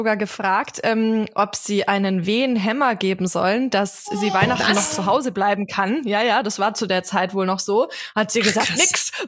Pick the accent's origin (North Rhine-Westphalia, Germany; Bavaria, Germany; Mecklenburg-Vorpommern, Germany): Bavaria, Germany; wir sind ja auch in Bayern. Also mein Mann kommt aus Oberbayern und ich komme aus dem Allgäu.